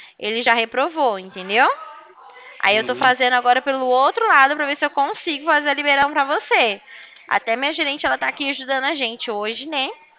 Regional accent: Araçatuba, São Paulo, Brazil; Eu sou de Araçatuba, conhece? É a terra do boi gordo.

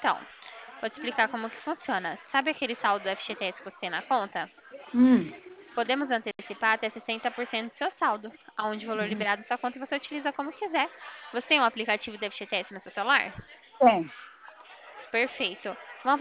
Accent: Americana, São Paulo, Brazil; eu sou daqui de Americana, São Paulo

